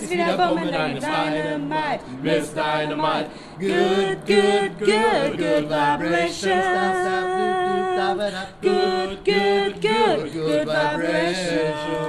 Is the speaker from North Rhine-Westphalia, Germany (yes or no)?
yes; Wuppertal, North Rhine-Westphalia, Germany; Ich komme eigentlich aus Wuppertal